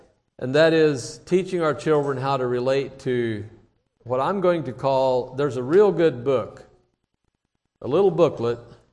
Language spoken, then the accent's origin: English; Arthur, Illinois, United States; I grew up in Arthur, Illinois, and if you know anything about that country, it's so flat that you can see things for miles